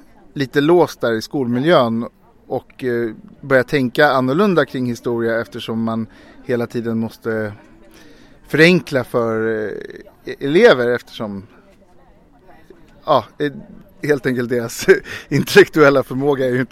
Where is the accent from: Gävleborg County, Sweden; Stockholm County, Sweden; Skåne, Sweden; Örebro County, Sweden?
Stockholm County, Sweden; Stockholm; jag kommer från andra sidan stan. Jag kommer från Ulvsunda i Bromma ursprungligen. Men jag bor faktiskt ganska nära i Bagarmossen.